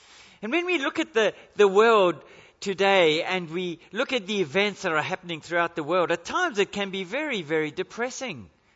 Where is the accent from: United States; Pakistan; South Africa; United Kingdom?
South Africa; now in Australia; you come here as a foreigner, as a South African, obviously born in South Africa.